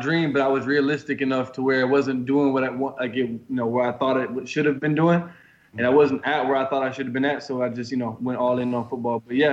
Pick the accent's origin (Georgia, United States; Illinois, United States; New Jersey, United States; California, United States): Georgia, United States; Peachtree City; I've grown up in Peachtree City ever since I was about like 6 years old.